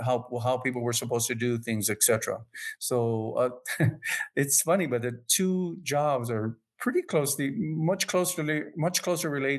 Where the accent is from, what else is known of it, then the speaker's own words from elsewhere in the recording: Texas, United States; being a Texan, being here in Texas